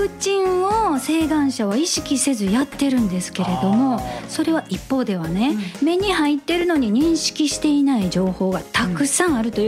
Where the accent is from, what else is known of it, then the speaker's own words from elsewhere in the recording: Kansai, Japan; 一般関西人なのでちょっとボケました。